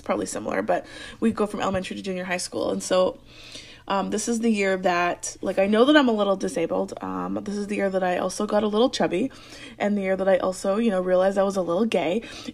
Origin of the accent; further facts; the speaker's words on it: Alberta, Canada; So I grew up in Alberta, which is above Montana-ish, Idaho.